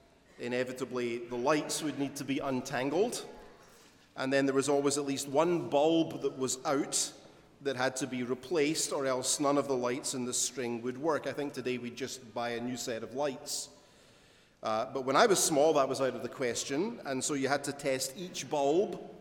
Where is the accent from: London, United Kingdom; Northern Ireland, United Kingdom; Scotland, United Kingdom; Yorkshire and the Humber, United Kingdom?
Scotland, United Kingdom; now in United States; Growing up in Scotland meant that around this time of year in December, it starts getting dark about 2:30 in the afternoon.